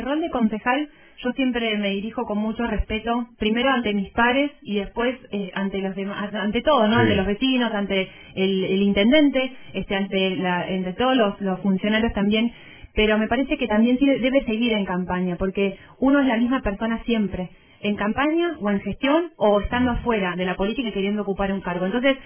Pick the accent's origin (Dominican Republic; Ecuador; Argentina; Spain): Argentina; Río Grande, Tierra del Fuego; los proyectos que tienen para Río Grande y para su barrio. El barrio que es mi barrio también, porque yo soy de Chakra